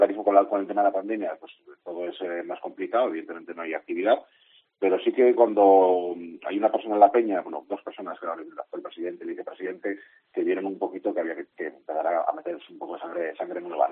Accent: Basque Country, Spain; Yo además soy del País Vasco

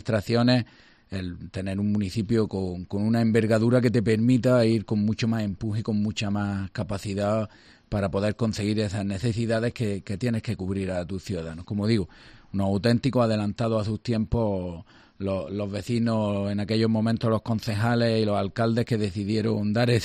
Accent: Granada, Andalusia, Spain; Yo, como cualquier granadino más, soy padre de familia

